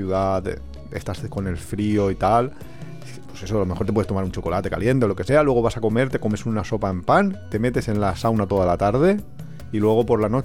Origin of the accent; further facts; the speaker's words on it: Valencia, Valencian Community, Spain; Somos de Valencia.